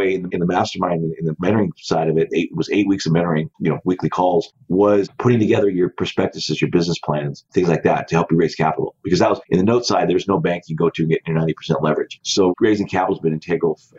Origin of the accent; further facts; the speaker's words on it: Colorado, United States; So I grew up in Colorado. My father owned restaurants. My mom owned a catering service.